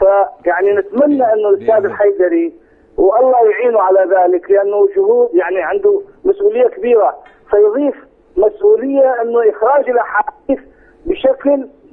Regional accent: Kurdistan Region, Iraq; أنا من كردستان العراق.

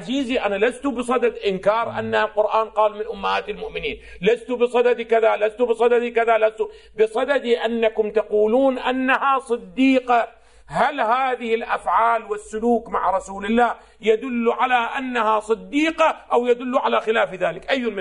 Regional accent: Iraq; عندنا في العراق

